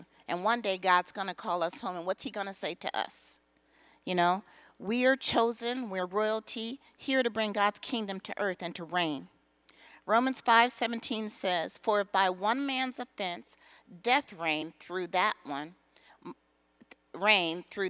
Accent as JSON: {"language": "English", "town": "San Bernardino", "region": "California", "country": "United States", "tie": "born or raised there", "said": "I was raised in San Bernardino, but Jesus is our example."}